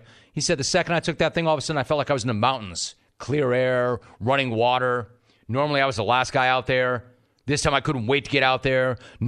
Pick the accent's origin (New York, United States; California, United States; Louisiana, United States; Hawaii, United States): California, United States; Los Angeles; I grew up in West LA. I spent most of my life in the 818, and now I came down this way.